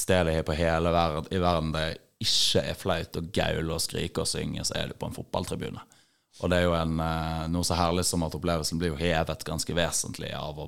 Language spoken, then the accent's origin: Norwegian; Bergen, Vestland, Norway; vi er jo bergensere